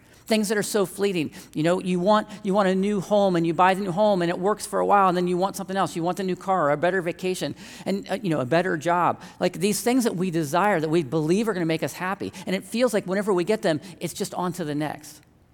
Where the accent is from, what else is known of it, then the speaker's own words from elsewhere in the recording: Columbus, Ohio, United States; But I'm the youngest of six, very big family. She's an only child. I grew up in Columbus, very big place.